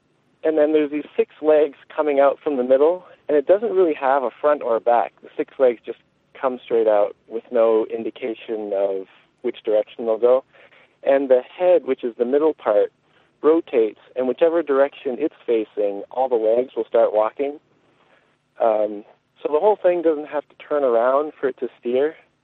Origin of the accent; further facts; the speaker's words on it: Canada; Well, I'm Canadian. I grew up in the suburbs, and I didn't particularly like the suburbs, which is why I moved out to the woods.